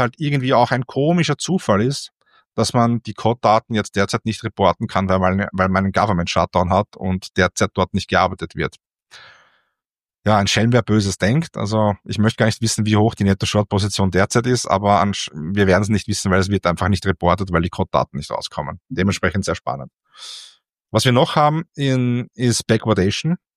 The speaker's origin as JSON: {"language": "German", "country": "Austria", "said": "Bei uns in Österreich"}